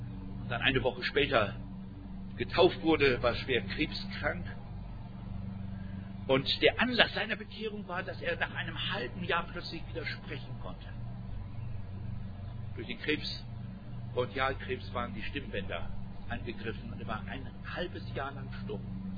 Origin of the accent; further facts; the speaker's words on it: Dortmund, North Rhine-Westphalia, Germany; Und er hat in meiner Heimatstadt in Dortmund